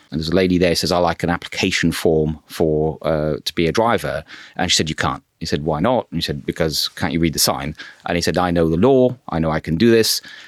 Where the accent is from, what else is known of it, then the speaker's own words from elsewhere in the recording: Bristol, South West England, United Kingdom; also born or lived in Rochdale; Yeah, I was by the age of sort of three or four, left with my parents and moved to Bristol.